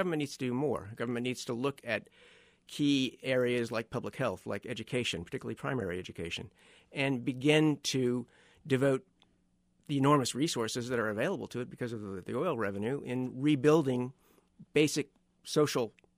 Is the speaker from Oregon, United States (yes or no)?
yes; Medford, Oregon, United States; Growing up in Oregon, I always wanted to do something internationally.